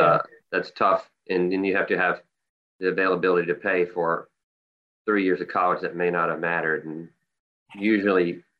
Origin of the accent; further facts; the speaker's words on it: Mississippi, United States; I had a great upbringing on the Mississippi Gulf Coast, a small town, blue collar town.